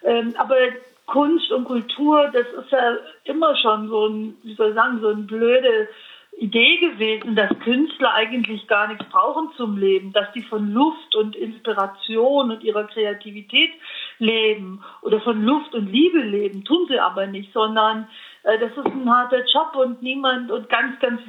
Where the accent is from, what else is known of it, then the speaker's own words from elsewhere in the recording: Bavaria, Germany; Ich komme aus dem Allgäu. Ich komme aus dem Allgäu